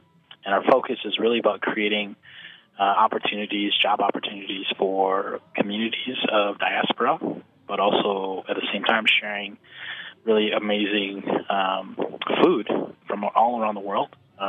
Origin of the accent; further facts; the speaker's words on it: United States; because I grew up here in the States. I was born here.